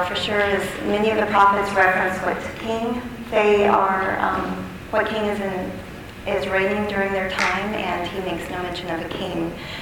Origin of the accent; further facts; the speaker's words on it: Lawrence, Kansas, United States; from Lawrence.